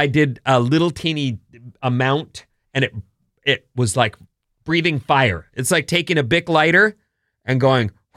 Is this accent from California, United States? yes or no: yes; California, United States; now in Philadelphia, United States; It's interesting as a Californian having moved to Philly, and that's the first time I lived outside the state